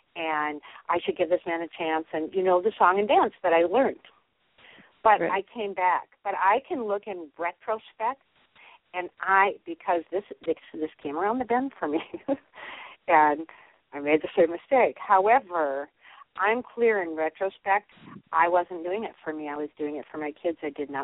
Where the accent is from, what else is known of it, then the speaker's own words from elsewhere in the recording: Minnesota, United States; now in Ann Arbor, United States; I'm from Minnesota, but I'm out in Ann Arbor, Michigan, and I've got three little boys.